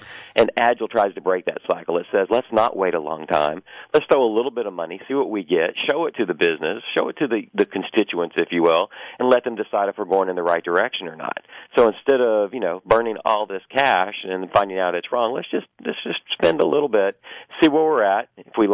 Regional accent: Texas, United States; also born or lived in Washington, D.C.; So I'm sort of raised in the Texas Hill Country outside of Austin.

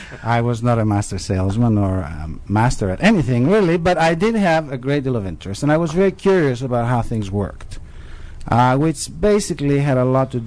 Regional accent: Athens, Attica, Greece; The time that I was growing up in Athens, Greece, when you're 14 years old, you don't blow your money.

